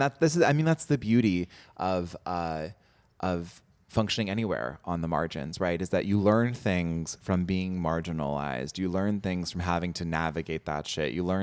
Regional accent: Raleigh, North Carolina, United States; And like also I grew up in Raleigh, right?

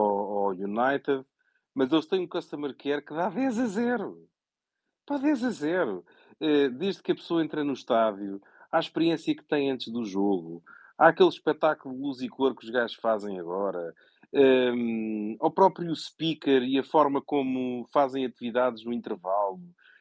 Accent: Lisbon, Portugal

